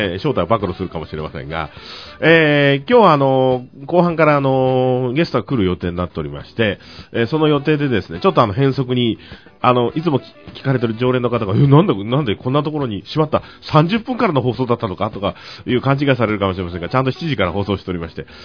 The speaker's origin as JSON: {"language": "Japanese", "region": "Fukuoka", "country": "Japan", "said": "私の、昔私は福岡出身ですので"}